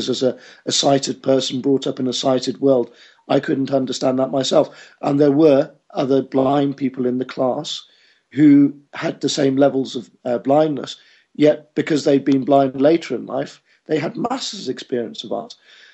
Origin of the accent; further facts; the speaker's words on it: Canterbury, South East England, United Kingdom; I'm from Canterbury in Kent, which is in the UK, and Canterbury as in the Chaucer and Canterbury Tales.